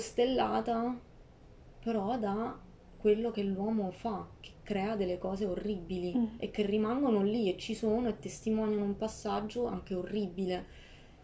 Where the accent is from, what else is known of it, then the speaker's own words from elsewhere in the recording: Pescara, Abruzzo, Italy; Parto da una luce che è quella di Pescara, ma per poi ricercare visioni che mi allontanano da quella che è la mia città, la mia terra d'origine.